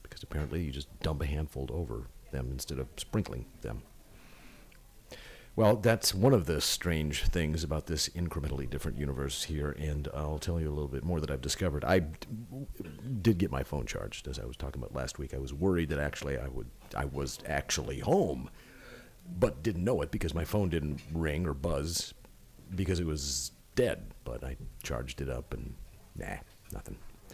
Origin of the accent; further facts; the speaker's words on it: Fargo, North Dakota, United States; when you're growing up in Fargo, the tallest building you could possibly imagine was the Fauché Tower.